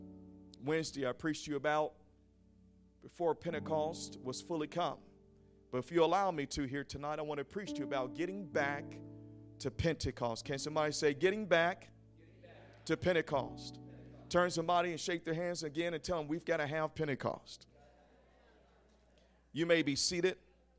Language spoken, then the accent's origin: English; East Coast, United States; accent: East Coast; I just heard a little bit of my East Coast accent coming out. I was saying sure, whatever, so much that it just followed me down to the Midwest.